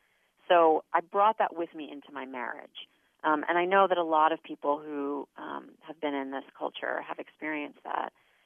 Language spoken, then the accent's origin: English; New York, United States; as a kid growing up in New York, as a young woman in, on the East Coast